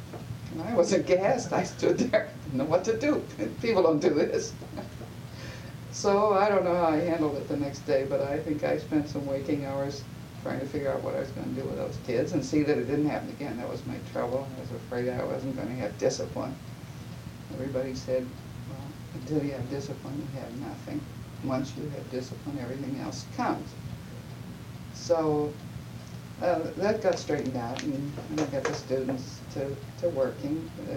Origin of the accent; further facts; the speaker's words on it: Youngstown, Ohio, United States; I was born in Youngstown. My father was a doctor, general practitioner in town.